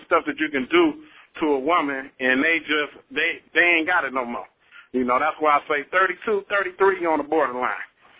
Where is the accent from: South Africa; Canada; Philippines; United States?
United States; Detroit, Michigan; I'm from Detroit.